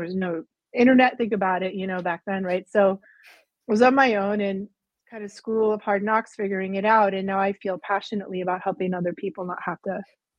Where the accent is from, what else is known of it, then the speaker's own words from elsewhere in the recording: Massachusetts, United States; So I was born in the 60s. I grew up outside Boston in the 60s, 70s, and 80s.